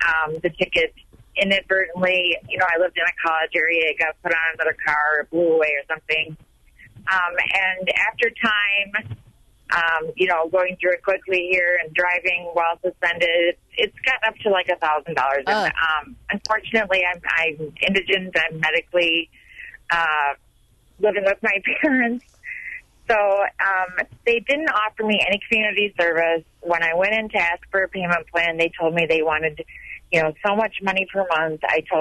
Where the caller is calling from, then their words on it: Eau Claire, Wisconsin, United States; I'm not from the Milwaukee area. I live in Eau Claire, and, you know, the problem is clearly statewide.